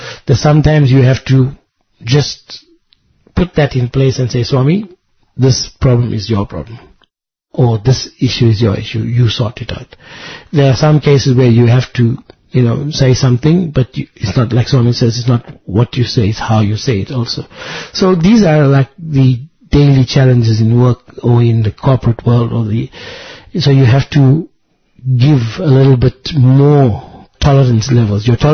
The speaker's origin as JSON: {"language": "English", "town": "Durban", "region": "KwaZulu-Natal", "country": "South Africa", "tie": "born there", "said": "I was born in Durban, and so my mom lives in Durban, and moving from Natal to Gauteng, which is where Johannesburg is, it was a new environment for me"}